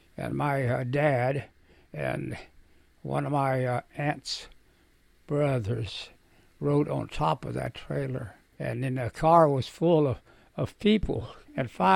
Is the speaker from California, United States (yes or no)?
yes; Shafter, California, United States; also born or lived in Maud, Oklahoma; I was born in Maud, Oklahoma, 1923, and I grew up 8 years there, and then we moved to Shafter, lived there for 50 years.